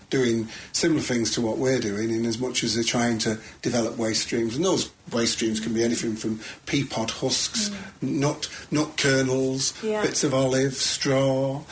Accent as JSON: {"language": "English", "town": "Manchester", "region": "North West England", "country": "United Kingdom", "tie": "born or raised there", "said": "I certainly want to go beyond Manchester, but you know, it's Manchester's my hometown."}